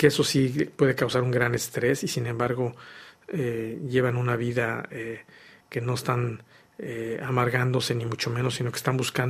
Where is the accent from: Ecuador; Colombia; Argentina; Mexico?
Mexico; born there; Pero mi descendencia, mis abuelos vienen de España, ¿no? Y yo, aunque yo nací en México y tengo mis papás y mis abuelos son mexicanos, los bisabuelos venían de España.